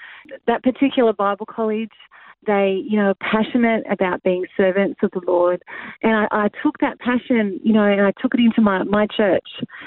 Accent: Sydney, New South Wales, Australia; I was raised in Sydney, so in the southwest area.

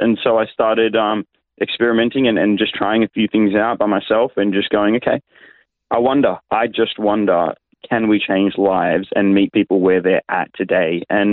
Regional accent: Sydney, New South Wales, Australia; Like you said, I was born here in Sydney. I was raised here as well, Southwest Sydney to be more specific.

